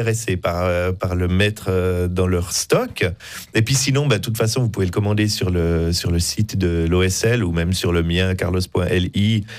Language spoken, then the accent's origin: French; Vienna, Austria; Mais parce que moi, j'ai grandi à Vienne